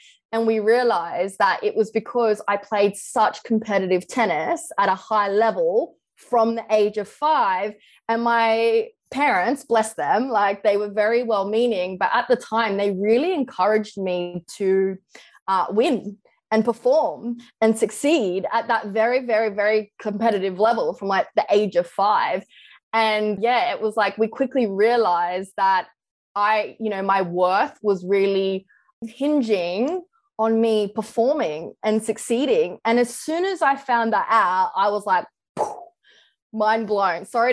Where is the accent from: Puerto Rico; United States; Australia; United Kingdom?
Australia; So I actually wanted to be a professional tennis player.